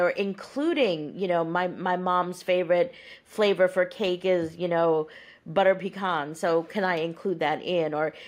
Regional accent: Pakistan; now in United States; I'm from Pakistan and I'm American, so I'm a Pakistani American.

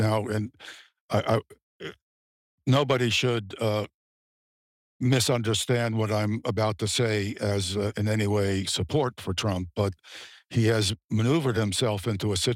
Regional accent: United States; I speak, incidentally, as an American critic. I love my country, and I want to see my country do the right thing.

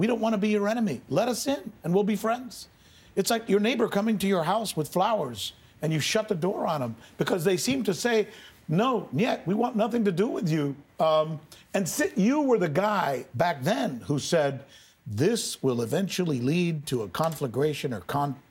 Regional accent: United States; I'm an American. And I know this.

